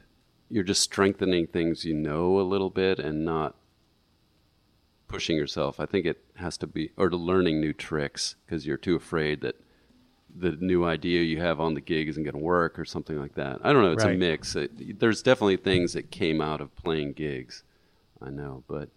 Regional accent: St. Louis, Missouri, United States; Well, I was raised in St. Louis and, came up in the mid to late 70s, really, is when I started getting serious about guitar. And the area of St. Louis where I grew up was pretty integrated.

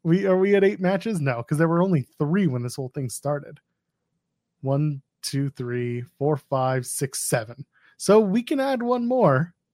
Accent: Canada; I am a Canadian. So my options are not the same as some of you U.S. people.

